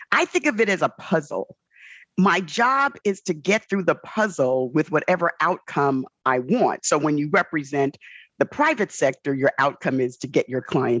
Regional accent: New York City, New York, United States; when you're born and raised in the South Bronx, you have lots of white folks telling you what you can't do.

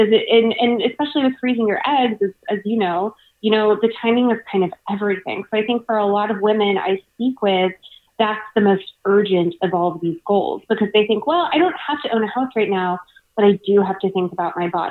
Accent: Savannah, Georgia, United States; And I grew up in Georgia. I grew up in Savannah.

